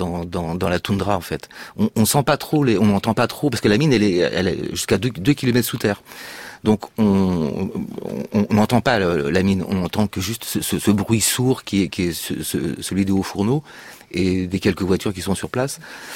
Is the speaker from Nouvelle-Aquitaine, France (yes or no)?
no; Brittany, France; Oui, bon, je suis breton